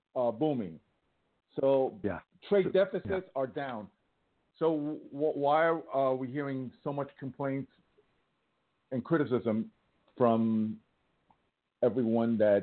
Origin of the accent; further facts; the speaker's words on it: Millburn, New Jersey, United States; Yes. Good old Millburn, New Jersey.